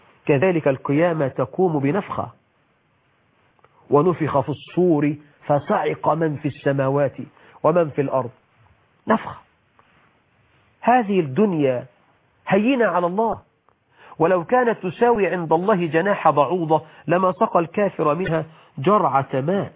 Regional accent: Egypt; بلدنا مصر

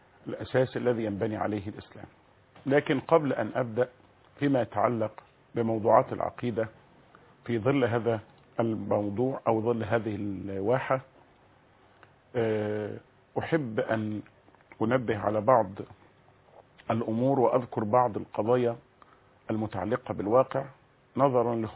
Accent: Egypt; أننا كمصريين

